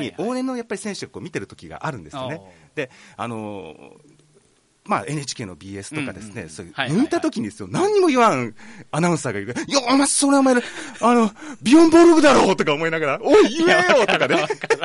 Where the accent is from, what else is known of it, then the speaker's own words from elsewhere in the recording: Kansai, Japan; accent: Kansai; こう関西弁がポロッと出てしまうんで、関西弁が出てるときはあこいつ今焦っとんなっていう